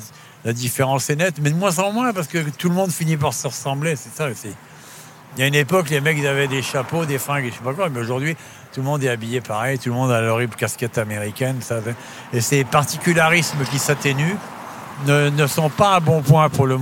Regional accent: Brittany, France; Ouais, je crois être anglo-saxon, je suis breton.

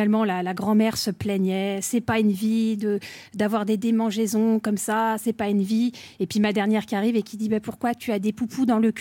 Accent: Versailles, Île-de-France, France; Mais finalement, ça m'arrange parce que comme je viens de Versailles, rapidement, on me compare à quelqu'un.

